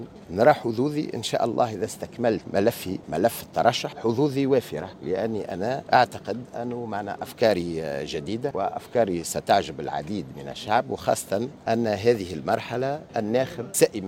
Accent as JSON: {"language": "Arabic", "town": "Thala", "region": "Kasserine Governorate", "country": "Tunisia", "tie": "born or raised there", "said": "من مواليد 68 أصيل منطقة تالة."}